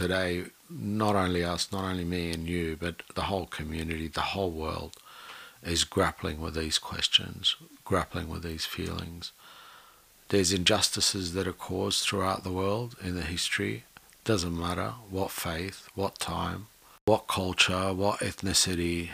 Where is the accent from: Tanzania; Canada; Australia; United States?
Australia; I'm an Australian, you're an Australian, okay?